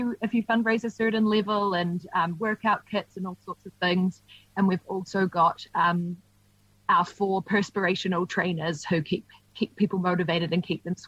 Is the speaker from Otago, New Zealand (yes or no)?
yes; Dunedin, Otago, New Zealand; I grew up in Dunedin, so I know the winters can be brutal.